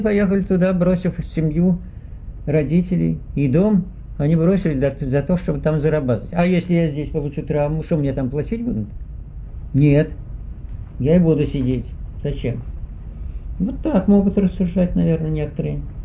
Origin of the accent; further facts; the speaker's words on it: Russia; что я россиянин, что я, моя родина, вот, Россия, и мой народ, это мой народ в России, и я вышел из этого народа